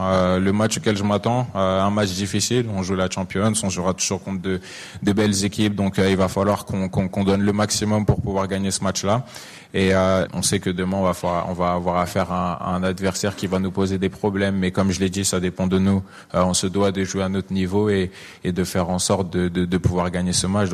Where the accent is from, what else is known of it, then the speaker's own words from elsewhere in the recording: France; En tant que français, je le sais particulièrement.